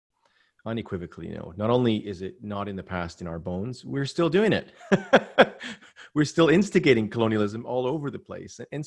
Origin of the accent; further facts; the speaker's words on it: Canada; I'm a Canadian, and I'll tell you about my family background if it's relevant.